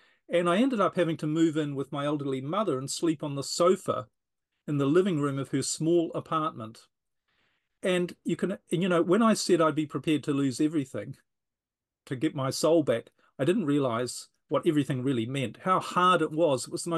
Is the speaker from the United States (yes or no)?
no; New Zealand; I was traveling around in a motorhome, you call them an RV, around New Zealand, my home country, for 18 months.